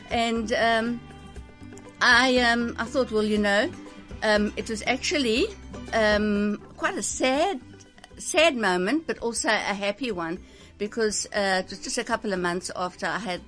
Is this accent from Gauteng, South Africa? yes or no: no; East London, Eastern Cape, South Africa; I'm from East London.